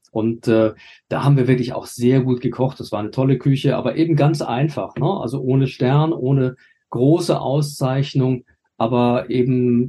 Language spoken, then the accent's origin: German; Hohwacht, Schleswig-Holstein, Germany; also born or lived in Kiel / Lütjenburg; Ich bin in Kiel geboren, bin an der Ostseeküste aufgewachsen, in Hohwacht und Lütjenburg.